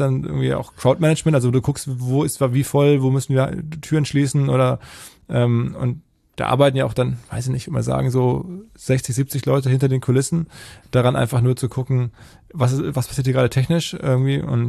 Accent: North Rhine-Westphalia, Germany; now in Hamburg, Germany; Ich bin ja aus dem Ruhrgebiet

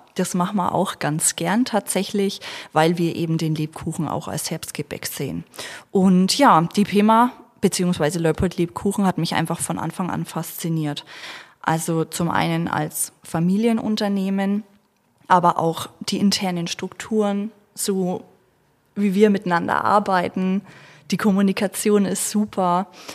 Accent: Bavaria, Germany; Also ich komme hier aus der Region, zwar eher ein Stückchen noch weiter Richtung Hof, aber wohne schon immer hier im Fichtelgebirge, habe auch in Bayreuth studiert.

